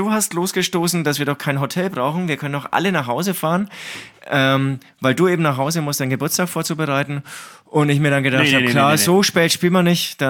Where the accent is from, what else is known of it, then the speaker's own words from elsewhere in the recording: Herzogenaurach, Bavaria, Germany; Wie ihr alle wisst, ich komme aus Herzogenaurach